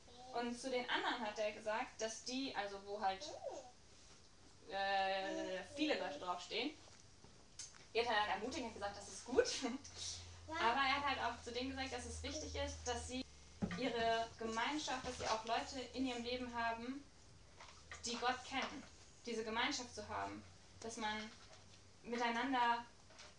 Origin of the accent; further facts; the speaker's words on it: Nierenhof, North Rhine-Westphalia, Germany; weil Nierenhof ist für mich wirklich meine Heimat, also meine Wurzel ist